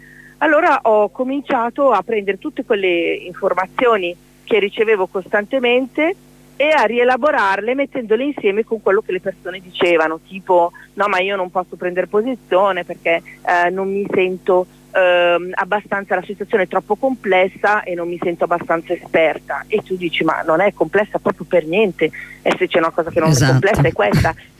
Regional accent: Bologna, Emilia-Romagna, Italy; Io vengo da Bologna

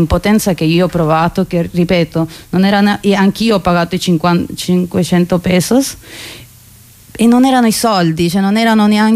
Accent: Peru; io peruviana ne ho trovato una che era sempre immigrante degli Stati Uniti

